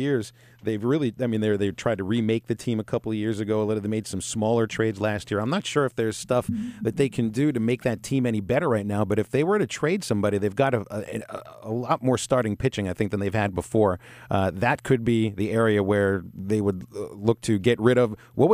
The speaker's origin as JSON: {"language": "English", "town": "Pittsburgh", "region": "Pennsylvania", "country": "United States", "tie": "born or raised there", "said": "The big surprise this year in baseball have been my hometown Pittsburgh Pirates"}